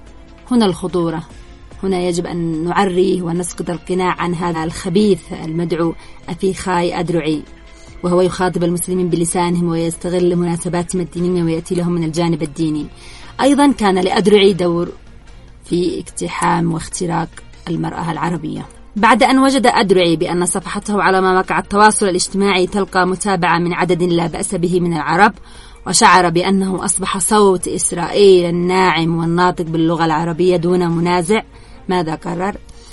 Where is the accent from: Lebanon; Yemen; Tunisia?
Yemen; نحن عندنا في اليمن